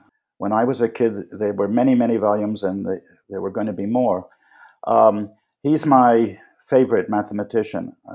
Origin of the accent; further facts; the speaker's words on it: Manhattan, New York, United States; It was a nice time to be a kid growing up in Manhattan.